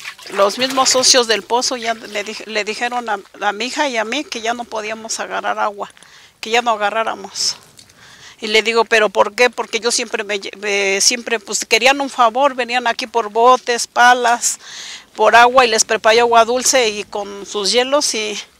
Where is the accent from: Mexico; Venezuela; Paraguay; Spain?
Mexico; San Salvador Atenco, State of Mexico; soy originaria de San Salvador, Atenco.